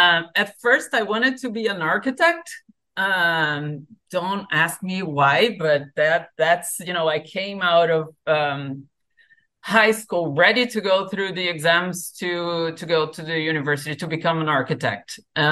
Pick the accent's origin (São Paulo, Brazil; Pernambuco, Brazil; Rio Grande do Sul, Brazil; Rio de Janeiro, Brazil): São Paulo, Brazil; English is a second language; Well, I grew up in the Atlantic Forest in São Paulo State. We had a little property outside of São Paulo City on the way to the coast.